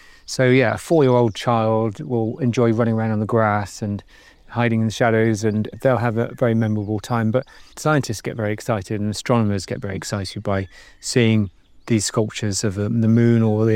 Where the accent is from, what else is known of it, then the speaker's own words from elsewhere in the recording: Bristol, South West England, United Kingdom; I'm from Bristol. Bristol's got the second highest tidal range in the world there.